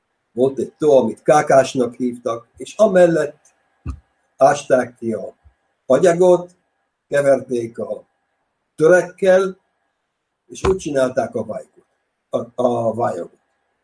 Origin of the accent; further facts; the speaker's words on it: Mezőcsát, Borsod-Abaúj-Zemplén, Hungary; born there; Említetted a bemutatásomban, hogy én Mezőcsáton születtem.